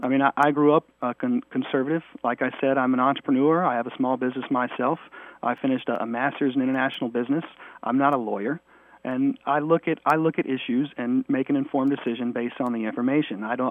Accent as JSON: {"language": "English", "country": "United States", "said": "First and foremost, I'm an American."}